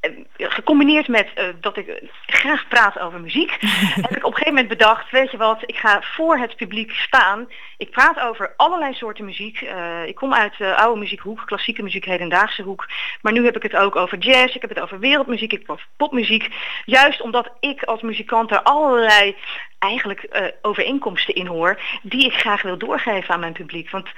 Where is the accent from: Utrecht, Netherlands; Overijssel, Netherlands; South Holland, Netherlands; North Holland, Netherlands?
South Holland, Netherlands; The Hague; Ik kom zelf ook uit Den Haag.